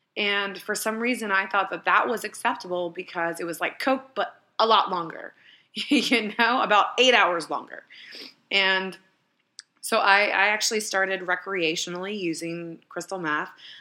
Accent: Lynchburg, Virginia, United States; I am living in Richmond, Virginia, not far from my hometown, Lynchburg, Virginia

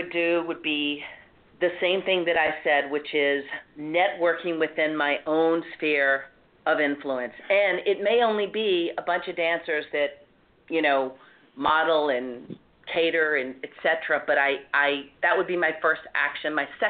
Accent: the South, United States; accent: Southern; But the first thing that I did was I didn't try to hide my Southern accent.

